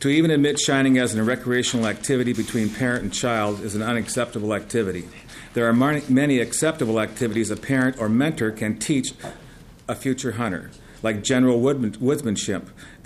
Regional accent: Rochester, Minnesota, United States; from Rochester, member of the Blufflands

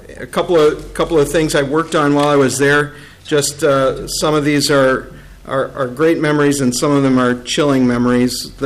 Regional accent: Roseville, Minnesota, United States; So I grew up in Roseville, Minnesota. I went to grade school, high school there

